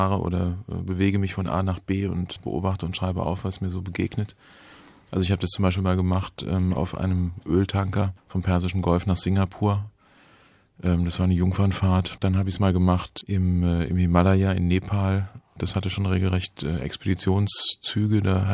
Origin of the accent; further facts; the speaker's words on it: Hesse, Germany; Also ich bin in der Nähe von Kassel geboren und aufgewachsen und habe auch hier in Hessen studiert, in Marburg. Habe in den 70er Jahren studiert